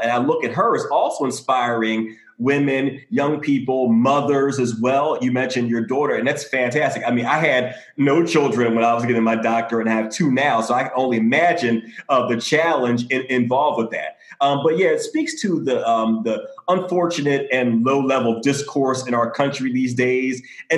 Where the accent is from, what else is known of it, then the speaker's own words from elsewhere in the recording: Philadelphia, Pennsylvania, United States; I'm originally from Philadelphia.